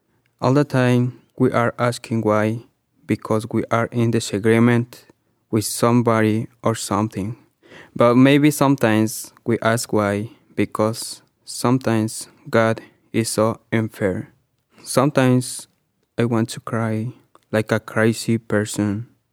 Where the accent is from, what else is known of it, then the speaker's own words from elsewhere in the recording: Mexico; I am from Mexico.